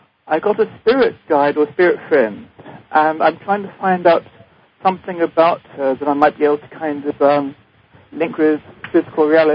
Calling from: England, United Kingdom; I live in England.

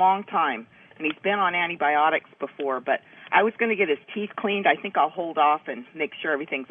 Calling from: California, United States; and I'm calling in from California.

